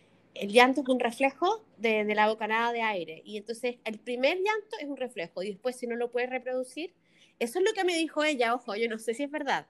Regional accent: Chile; Porque somos chilenas y en Chile

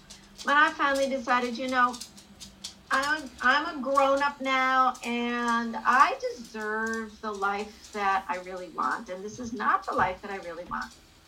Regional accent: United States; And my husband is from Germany, and I'm American

